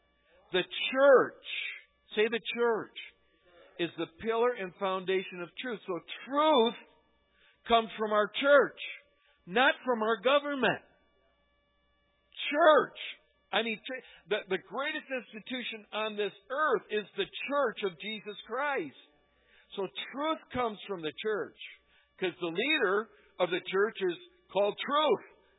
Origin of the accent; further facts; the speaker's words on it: Michigan, United States; And but when I grew up in Michigan, and I grew up in farming country, and there was this big barn across the dirt road from where we lived.